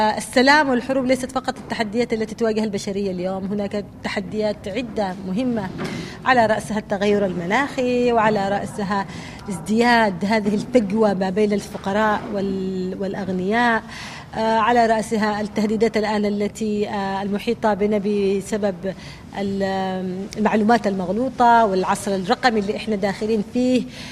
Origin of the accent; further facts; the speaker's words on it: Yemen; أنا كامرأة وأنا كيمنية